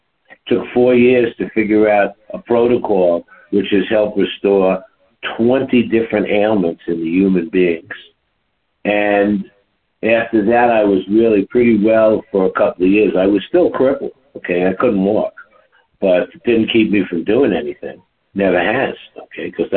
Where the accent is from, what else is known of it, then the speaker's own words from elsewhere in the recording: New York, United States; I said, honey, I'm from New York. I could hit a yellow cab or a human being